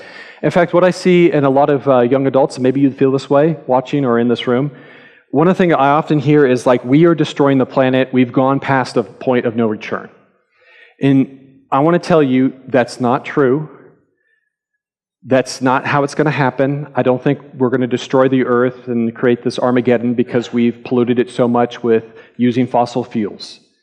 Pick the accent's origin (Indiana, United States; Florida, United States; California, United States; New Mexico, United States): California, United States; born there; moved away; California, my home state that I was born